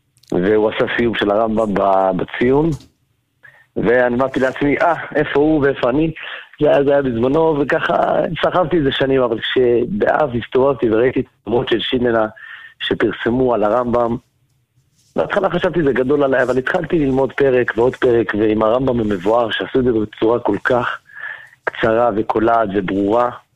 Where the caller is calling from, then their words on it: Jerusalem, Jerusalem District, Israel; מירושלים.